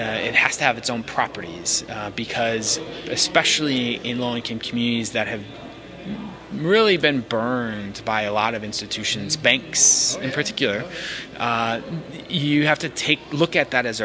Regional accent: Wisconsin, United States; I'm from Wisconsin, so I know how important nice weather is when you come to a conference like this.

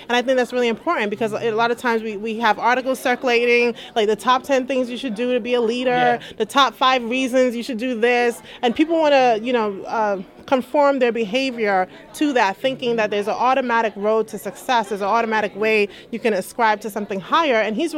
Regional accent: New York, United States; I'm from New York. And someone came and tapped me and said, aren't you from New York? And I said, yes.

